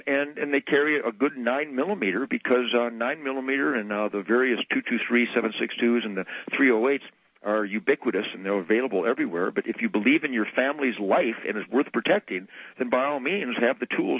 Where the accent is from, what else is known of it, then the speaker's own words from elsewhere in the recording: United States; I'm a father and a husband. I'm a neighbor. I'm an American.